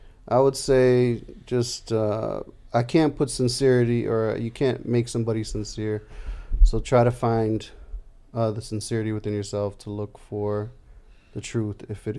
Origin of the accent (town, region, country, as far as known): Chicago, Illinois, United States; born or raised there